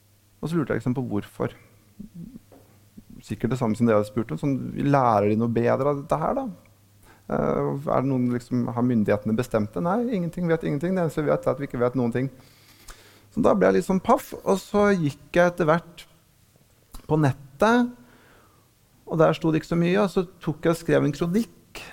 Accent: Lillehammer, Innlandet, Norway; som er lokalavisa hjemme på Lillehammer

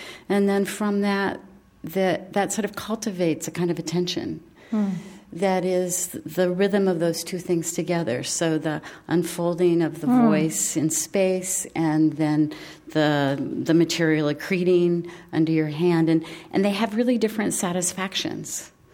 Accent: Midwest, United States; I grew up in the Midwest.

